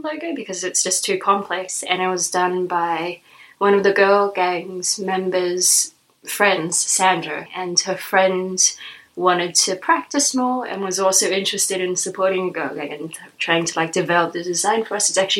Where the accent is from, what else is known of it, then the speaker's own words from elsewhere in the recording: Sydney, New South Wales, Australia; moved away as an adult; now in Berlin, Germany; So I'm originally from Sydney, from Australia, but I moved to Berlin almost 6 years ago